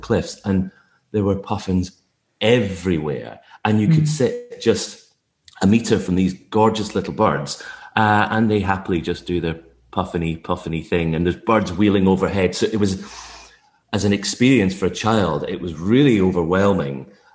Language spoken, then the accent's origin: English; Tobermory, Scotland, United Kingdom; As we said, growing up on the Isle of Mull, there was lots to explore in and around Tobermory, where I lived.